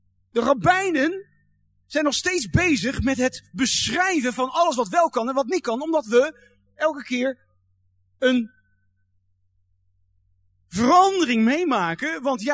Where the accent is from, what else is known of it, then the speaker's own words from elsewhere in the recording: Netherlands; Ja, wij zijn Nederlander, ja, als je een boer bent of zo, dan snap je dat.